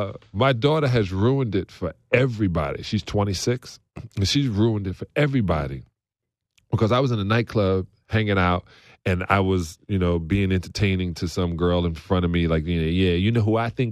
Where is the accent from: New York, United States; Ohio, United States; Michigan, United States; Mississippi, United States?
New York, United States; Brooklyn; I didn't watch film growing up in Brooklyn.